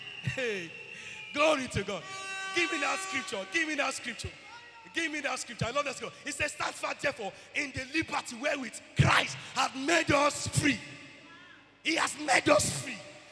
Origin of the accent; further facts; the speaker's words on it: Delta, Nigeria; I'm from Delta State